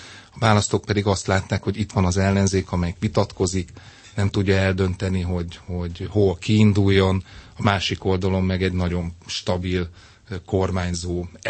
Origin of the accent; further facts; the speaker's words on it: Pécs, Baranya, Hungary; now in Budapest, Hungary; Tehát én is Pécsről vagyok, de itt élek Budapesten